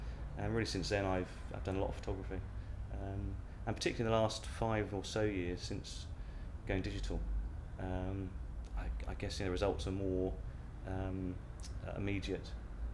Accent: Surbiton, London, United Kingdom; I'm 40 years old and I come from Surbiton.

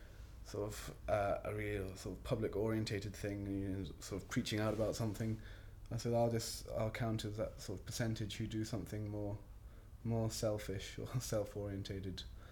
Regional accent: England, United Kingdom; born there; now in Scotland; I was born in England, but I've lived in Scotland for about 18 years now.

